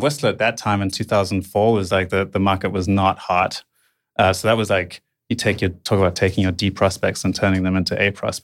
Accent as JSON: {"language": "English", "country": "Malawi", "tie": "born or raised there", "also_born_or_lived": "South Africa", "said": "Well, directly from South Africa. But I grew up in Malawi, but I did all my schooling in South Africa"}